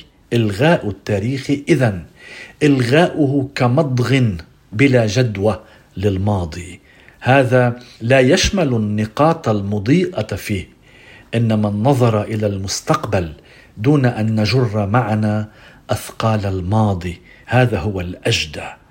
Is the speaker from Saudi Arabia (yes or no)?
no; Lebanon; نحن أنجزنا كلبنانيين التوازن الصعب وصرنا نموذجا وأمثولة